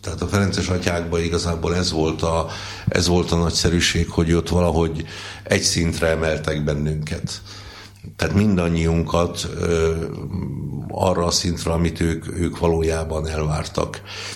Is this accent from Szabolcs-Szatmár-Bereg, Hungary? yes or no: no; Somogyszentpál, Somogy, Hungary; én olyan közel voltam a szülőfalumhoz katona, hogyha fölmentem a 3 emeletes épület tetejére, és hazaláttam. Tehát, hogy ugye én Marcaliban voltam sorkatona, ami hát néhány kilométerre van Somogyszentpáltól.